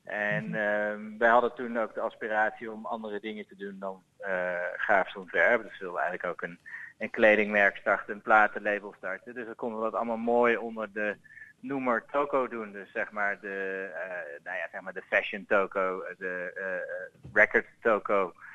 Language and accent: Dutch; Netherlands; wij zijn natuurlijk opgevoed in Nederland, Eva en ik.